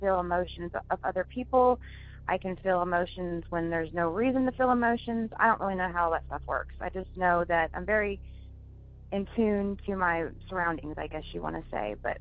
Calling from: the South, United States; I'm calling from the South. We'll just put it that way.

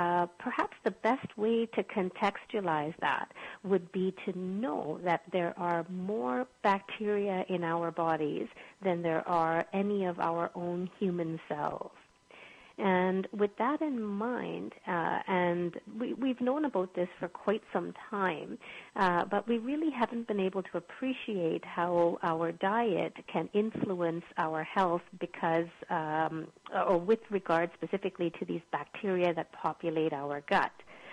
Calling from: Calgary, Alberta, Canada; Calgary, in Canada.

